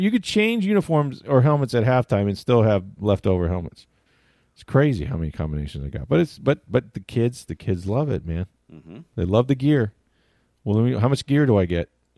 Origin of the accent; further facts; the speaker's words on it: Florida, United States; I grew up in Florida. You know, it's snowed twice here in my lifetime, which is saying something.